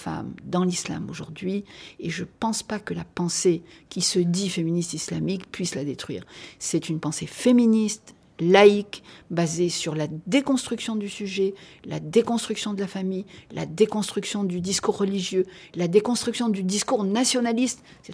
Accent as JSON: {"language": "French", "country": "Algeria", "said": "Or, moi, je refuse cette nationalité. Je suis algérien, point à la ligne."}